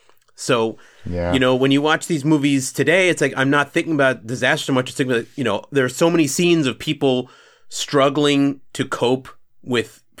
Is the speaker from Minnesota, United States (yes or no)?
no; New York, United States; I am from New York